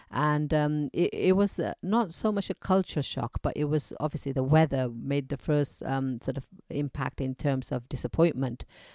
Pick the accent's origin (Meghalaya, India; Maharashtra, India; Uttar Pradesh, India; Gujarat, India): Gujarat, India; now in Gloucester, United Kingdom; We come from the Gujarat state, which is about 3-4 hours drive from Mumbai in India.